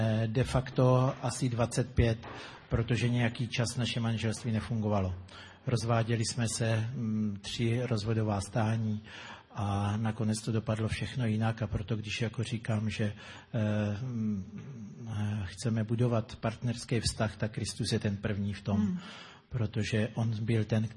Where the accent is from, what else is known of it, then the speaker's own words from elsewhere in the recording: Brno, South Moravian Region, Czechia; jsme z Brna, z církve bratrské a tam jsme v takovém jednom novém sboru, asi čtyři roky to je, co jsme založili nový sbor církve bratrské v Brně.